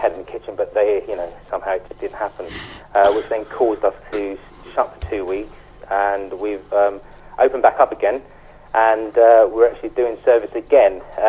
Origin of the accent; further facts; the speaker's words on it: United Kingdom; We're, as British people, we actually are pushing forward in the way we actually understand food in general